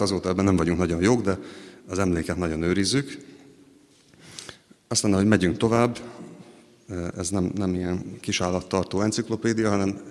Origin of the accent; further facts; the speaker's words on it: Hungary; De hát én is magyarnak születtem, beleszülettem egy népbe, és ez alapvetően meghatározza azt, hogy ki vagyok.